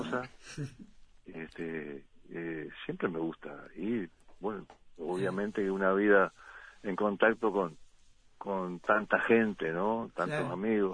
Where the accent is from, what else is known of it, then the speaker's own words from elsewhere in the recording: Rocha, Uruguay; ahora lo más lejos que me fui de mi pueblo fue a La Paloma